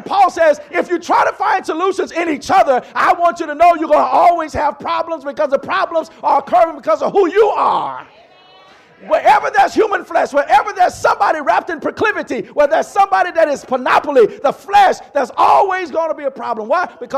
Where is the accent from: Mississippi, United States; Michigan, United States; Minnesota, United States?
Mississippi, United States; And when I was growing up in Mississippi, it was called Bargain Annex.